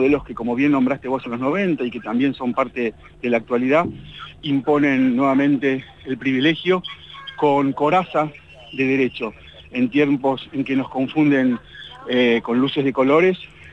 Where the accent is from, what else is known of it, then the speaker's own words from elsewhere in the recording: Argentina; como desde el sur, como argentinos, como latinoamericanos